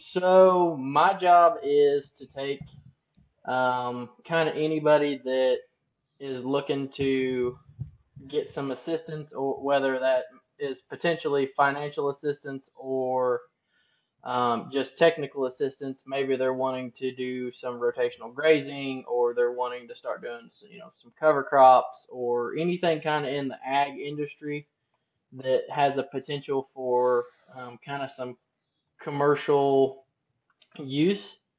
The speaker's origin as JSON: {"language": "English", "town": "El Dorado Springs", "region": "Missouri", "country": "United States", "said": "Yeah, so I'm 25. I'm from El Dorado Springs, Missouri. I'm married, and we have one baby girl."}